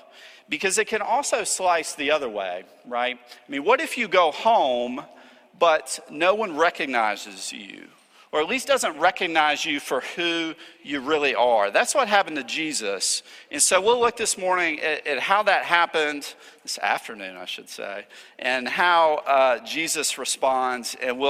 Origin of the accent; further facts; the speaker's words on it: Walter Hill, Tennessee, United States; one of the unique experiences growing up in Walter Hill was that on Saturdays, my dad would take me down Jefferson Pike and to a real old-time general store.